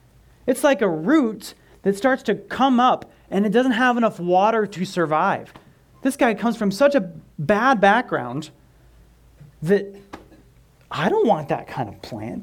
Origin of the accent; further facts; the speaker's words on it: Iowa, United States; I grew up in Iowa